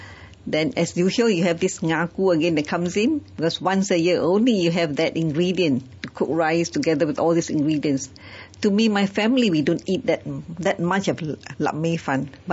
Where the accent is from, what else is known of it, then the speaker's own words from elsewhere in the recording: Penang, Malaysia; Because I come from Penang, so I love, spicy food.